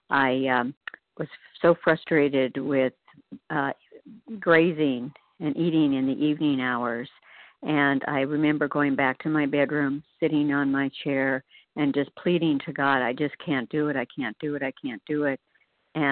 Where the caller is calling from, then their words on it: Oregon, United States; from Oregon, and I listen to Vision for You often in the morning.